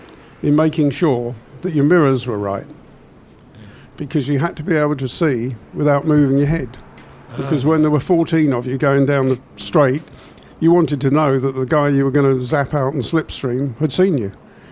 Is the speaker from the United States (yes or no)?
no; England, United Kingdom; "Oh, we're from England." "Oh, yeah? Whereabouts in England?" "Middle.